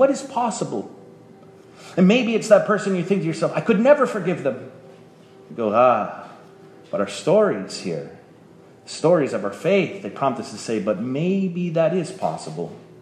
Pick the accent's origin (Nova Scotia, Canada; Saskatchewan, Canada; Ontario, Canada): Ontario, Canada; Wingham; My brothers and I, we grew up in Wingham, or they did. I was there till I was 7, and we went back to Wingham, Ontario, 2 summers ago